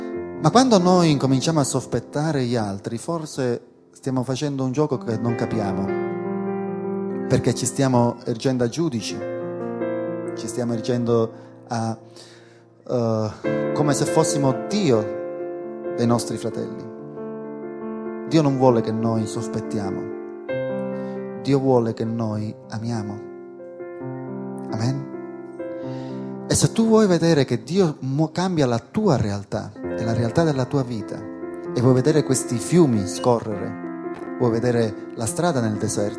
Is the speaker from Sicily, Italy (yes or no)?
yes; Sicily, Italy; E noi come siciliani abbiamo questa cultura di sospetto, perché siamo un popolo che siamo stati dominati